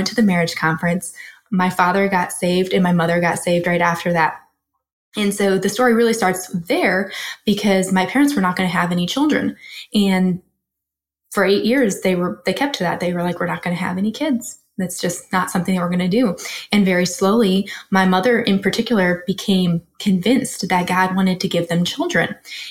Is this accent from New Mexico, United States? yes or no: yes; New Mexico, United States; also born or lived in Arizona / New York; I might say I grew up in New Mexico, which is true. I might say I grew up in Arizona, which is true. And I might say I grew up in New York, which is also true.